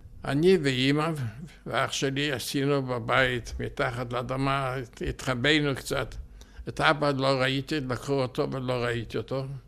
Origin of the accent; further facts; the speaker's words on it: Ostroh, Rivne Oblast, Ukraine; now in Israel; נולדתי באוסטרוג. אני נולדתי ב-1922 ביר אוסטרוג, שהייתה פולין, לבית ציוני.